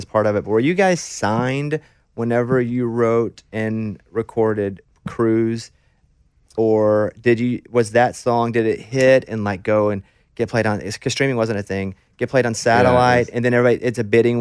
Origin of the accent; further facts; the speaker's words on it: United Kingdom; Well, I mean, the truth is I'm British and I had to change to come to country. So now I act like I'm from Arkansas.